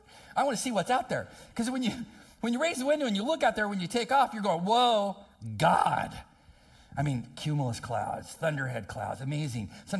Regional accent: California, United States; Hard as a Californian for me to get used to sunsets here because there's just trees all around my house.

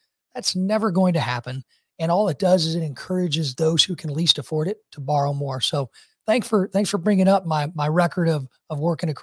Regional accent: Taylorville, Illinois, United States; So for me, I grew up in Taylorville, Illinois.

